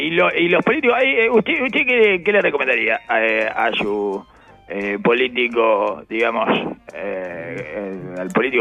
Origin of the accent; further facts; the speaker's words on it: Uruguay; no me siento ni más uruguayo ni mejor uruguayo por eso.